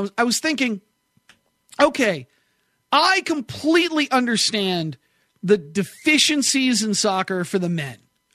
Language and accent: English; Nashville, Tennessee, United States; And I'm like, ah, we're from Nashville.